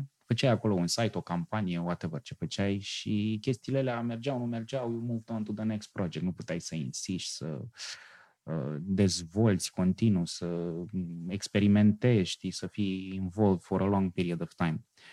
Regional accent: Romania; am luat așa un taste de cum e să vin din România în afară

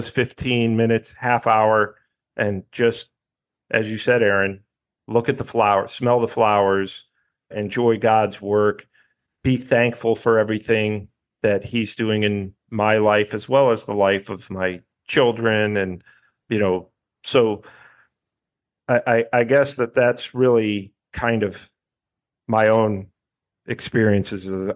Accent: Cuyahoga Falls, Ohio, United States; Hadn't seen it in a while, the house that I grew up in and in Cuyahoga Falls

